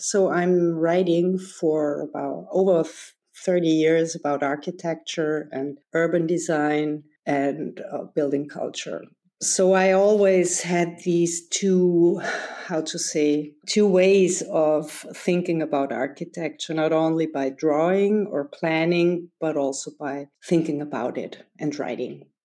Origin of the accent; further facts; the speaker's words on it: Vienna, Austria; Well, I'm an architect from Vienna